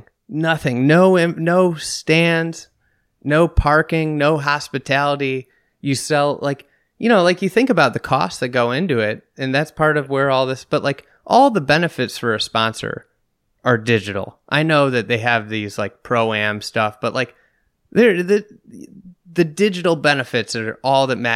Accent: Chicago, Illinois, United States; You know, as a Chicagoan.

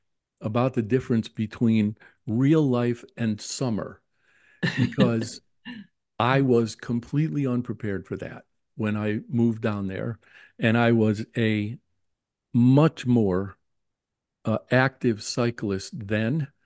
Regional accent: Meriden, Connecticut, United States; And I grew up in Meriden, which is a small town.

